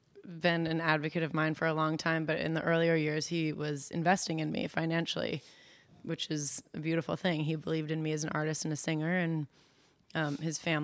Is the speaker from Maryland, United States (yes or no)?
yes; Potomac, Maryland, United States; So I'm from Potomac, Maryland.